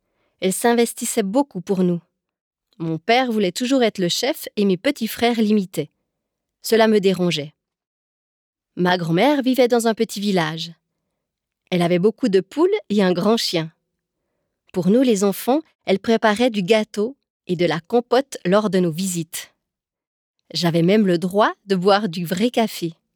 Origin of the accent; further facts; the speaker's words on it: Fortaleza, Ceará, Brazil; now in Lausanne, Switzerland; j'ai 32 ans et je vis depuis 12 ans à Lausanne. Je suis mariée et j'ai 3 enfants. J'ai grandi près de Fortaleza avec 4 sœurs et 2 frères.